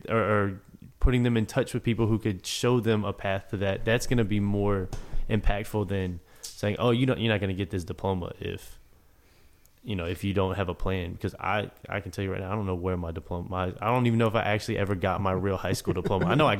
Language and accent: English; Delaware, United States; I grew up in Delaware.